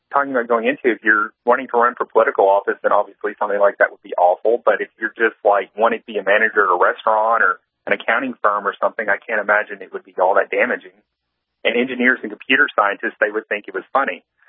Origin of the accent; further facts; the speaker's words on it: Arkansas, United States; I'm from Arkansas. It's nice.